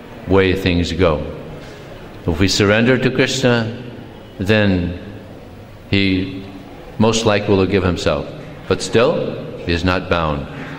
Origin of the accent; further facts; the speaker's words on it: Miami, Florida, United States; We grew up in Miami together.